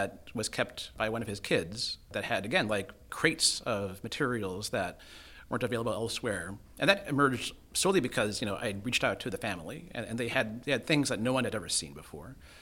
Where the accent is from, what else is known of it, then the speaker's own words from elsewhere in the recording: Castro Valley, California, United States; born there; So I was born in the East Bay in Castro Valley, California. And so I went to Berkeley a lot growing up.